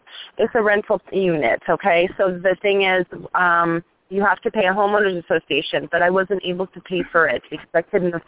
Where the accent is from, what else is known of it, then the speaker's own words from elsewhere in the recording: Toronto, Ontario, Canada; now in United States; plus I'm from Toronto, you know